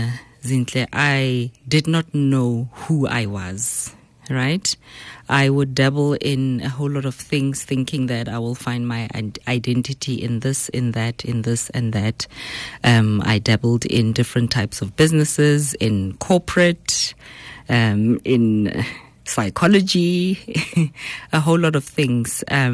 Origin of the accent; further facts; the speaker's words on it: Sebokeng, Gauteng, South Africa; I'm from the Vaal. I was born in Sharpeville, raised in the Vaal, Sebokeng, schooled there as well, tertiary, went to VUT